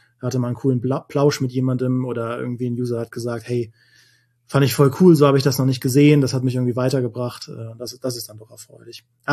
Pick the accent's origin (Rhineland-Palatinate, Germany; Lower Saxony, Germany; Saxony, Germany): Rhineland-Palatinate, Germany; Trier; da bin ich nach dem Test in meine Heimat gefahren, nach Trier